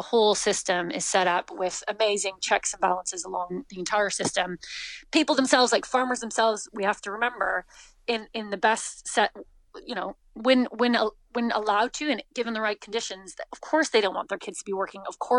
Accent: Canada; now in Clonakilty, Ireland; Canada originally, yeah. We've been in West Cork, been in Clonakilty for 12 years now, and where we are now, we've been 7 years. We're right in the town centre.

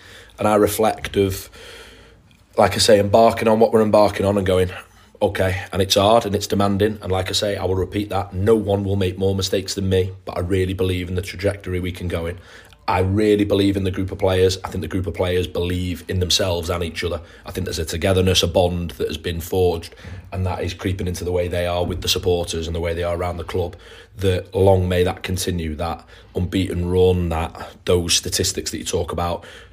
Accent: Chester, North West England, United Kingdom; But it isn't because I'm from Chester

